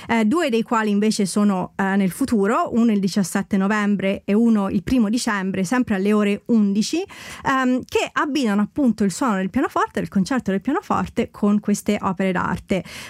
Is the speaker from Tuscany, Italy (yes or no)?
yes; Pisa, Tuscany, Italy; perché sono pisana